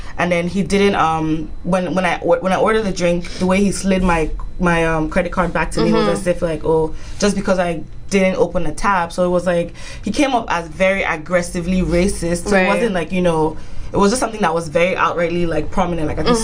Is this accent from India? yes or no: no; Nigeria; moved away as an adult; now in Boston, United States; So, I'm originally Nigerian.